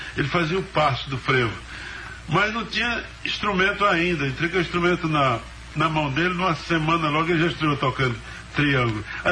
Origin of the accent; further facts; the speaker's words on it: Araripe, Brazil; born there; lá onde eu nasci, no Araripe.